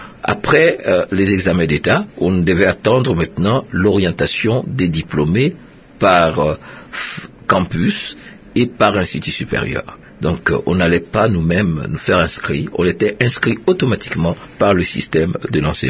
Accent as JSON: {"language": "French", "town": "Mbandaka", "region": "Équateur", "country": "DR Congo", "tie": "born or raised there", "also_born_or_lived": "Boende", "said": "je suis arrivé à Mbandaka où je grandis et j'ai commencé mes études primaires à Mbandaka, à l'Athénée Royale."}